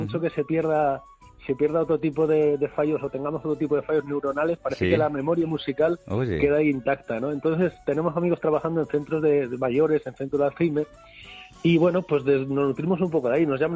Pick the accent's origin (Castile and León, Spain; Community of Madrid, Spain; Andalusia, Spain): Castile and León, Spain; Salamanca; Y aunque todos somos de Salamanca, hay también cierta raíz que se va hacia Zamora, hacia la zona de Tierra del Vino.